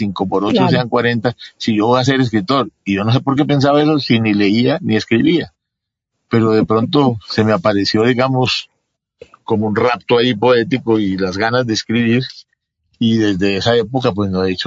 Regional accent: Medellín, Antioquia, Colombia; also born or lived in Mexico; pero realmente el epicentro de, digamos, de mi infancia, yo lo ubico en esa etapa de Medellín.

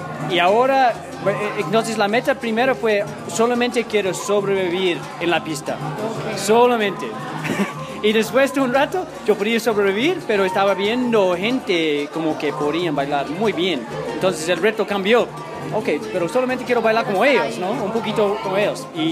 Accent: Australia; Spanish is a second language; De Australia.

